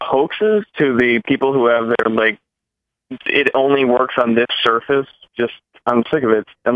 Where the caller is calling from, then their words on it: Wisconsin, United States; from Wisconsin.